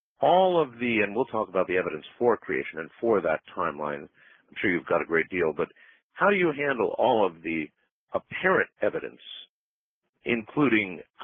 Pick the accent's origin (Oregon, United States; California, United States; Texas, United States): Texas, United States; now in Littleton, United States; We are originally from Texas, and I was ordained there.